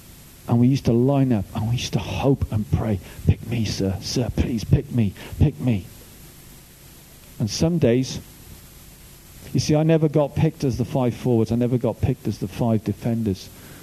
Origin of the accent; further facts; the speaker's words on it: Cardiff, Wales, United Kingdom; now in Brighton, United Kingdom; I'm from Cardiff. I now live in Brighton. I now work at the Fountain Youth Centre in Brighton, where I'm the youth minister. I grew up in Cardiff, and my primary school was called Reader Penai Junior School.